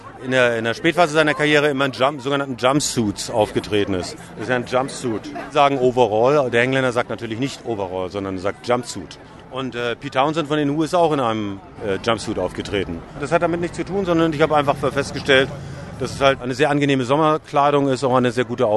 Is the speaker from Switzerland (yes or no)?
no; Fürth, Bavaria, Germany; Ich bin aus Fürth.